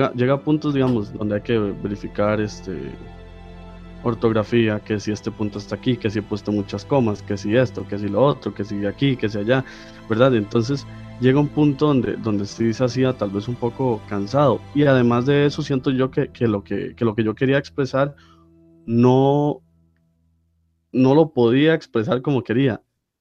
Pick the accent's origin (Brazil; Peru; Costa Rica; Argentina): Costa Rica; los dos somos ticos, bueno, los tres somos ticos